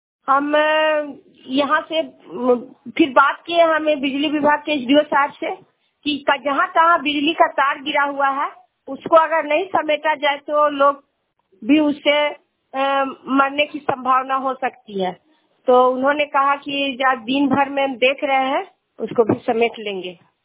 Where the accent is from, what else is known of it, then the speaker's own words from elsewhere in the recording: Shivpuri, India; मैं शिवपुरी के रहने वाली हूँ